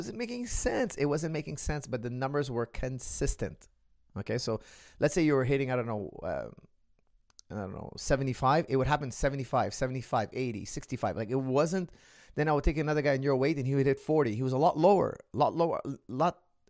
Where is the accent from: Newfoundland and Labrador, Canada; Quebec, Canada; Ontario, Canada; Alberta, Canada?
Quebec, Canada; first language French; English is a second language; Okay, I'm from Quebec. We speak French. We have different dialects, different ways to pronounce it.